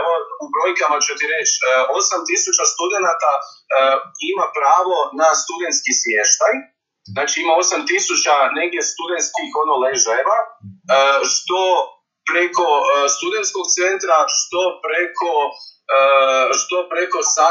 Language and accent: Croatian; Croatia; najveća moć leži kod nas u Hrvatskom saboru